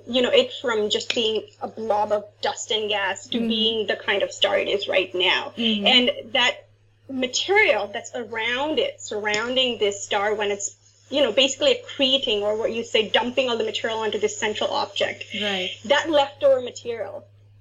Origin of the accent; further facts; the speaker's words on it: Ahmedabad, Gujarat, India; English is a second language; So I am actually from Ahmedabad, India. That's where I grew up.